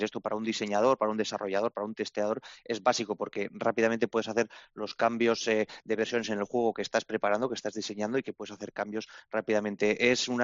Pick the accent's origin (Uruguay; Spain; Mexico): Spain; Navarre; Cope Navarra, Alberto y yo somos navarros.